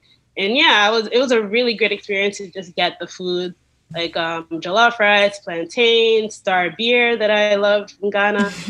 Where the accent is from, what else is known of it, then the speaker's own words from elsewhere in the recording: New Haven, Connecticut, United States; And I grew up in Connecticut. Yeah, it was a really nice childhood. I grew up in a really diverse neighborhood in New Haven